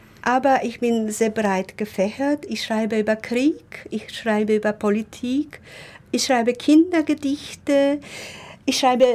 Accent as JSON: {"language": "German", "country": "Poland", "tie": "born or raised there", "second_language": "German", "moved": "yes", "lives_now": "Germany", "said": "Ich konnte nicht kein Deutsch sprechen. Und ich bin in Polen aufgewachsen, in einem völlig kommunistischen Staat."}